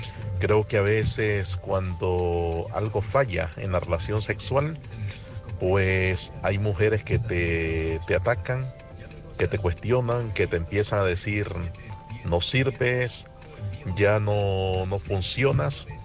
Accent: Nicaragua; now in Spain; soy originario de Nicaragua, pero llevo 12 años en España.

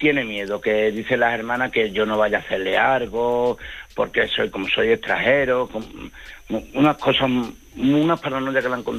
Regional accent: Badajoz, Extremadura, Spain; Yo soy de Badajoz.

